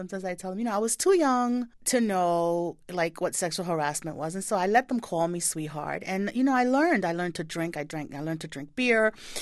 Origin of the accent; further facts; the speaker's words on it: New York, United States; growing up in New York, I had never lived in Puerto Rico where my parents were from.